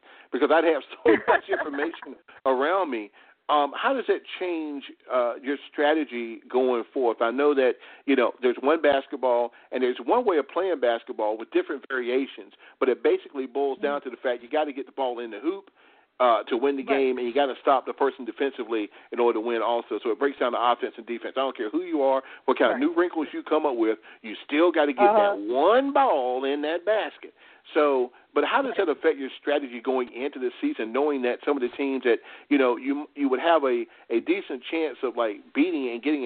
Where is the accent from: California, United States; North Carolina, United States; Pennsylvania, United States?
North Carolina, United States; born there; I was born in North Carolina.